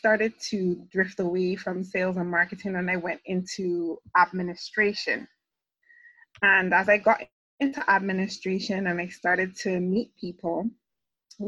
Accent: Manchester, North West England, United Kingdom; So I am originally from Manchester in UK.

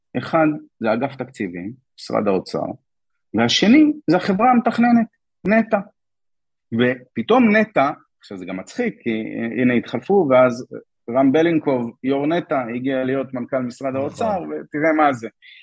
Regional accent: Hong Kong; אני גדלתי בהונג קונג בשנות ה-90, אי זרוק באמצע הים

